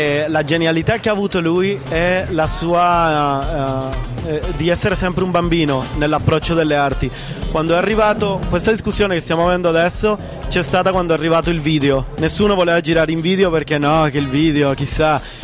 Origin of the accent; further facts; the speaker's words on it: Venezuela; come io vengo dal Venezuela e conosco casi bellissimi che si sono fatti in Venezuela